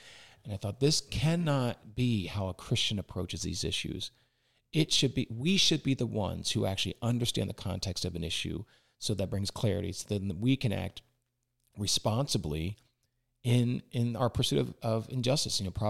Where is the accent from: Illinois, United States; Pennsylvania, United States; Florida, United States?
Pennsylvania, United States; but I'm not even Southern. I'm from Pennsylvania.